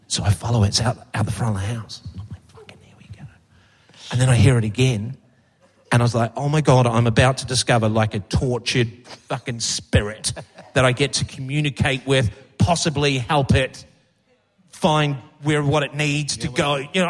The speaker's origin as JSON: {"language": "English", "country": "New Zealand", "tie": "born or raised there", "said": "Growing up in New Zealand, hole in the ozone layer straight over us, slip, slop, slap, that was the motto when we were growing up."}